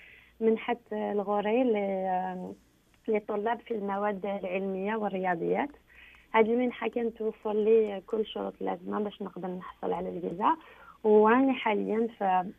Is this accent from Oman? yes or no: no; Algeria; من الجزائر، في الوقت الحالي نحضر في ماجستير بجامعة مكيل في علم الإحصاء،